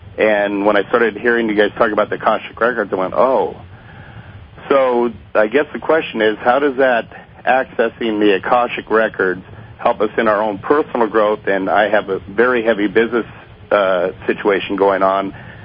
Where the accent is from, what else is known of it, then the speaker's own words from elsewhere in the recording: Yucca Valley, California, United States; Yucca Valley, California, Southern California.